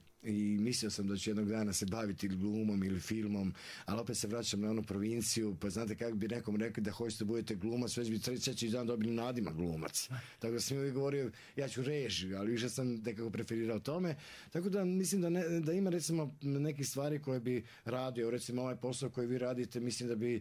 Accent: Knin, Šibenik-Knin County, Croatia; born there; also born or lived in Zadar; Ja sam rođen u Kninu, živio u Zadru.

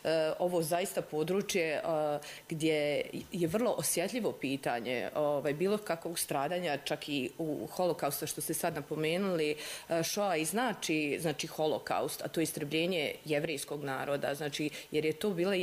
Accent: Banja Luka, Republika Srpska, Bosnia & Herzegovina; s obzirom da sam rođena i odrasla u Banja Luci

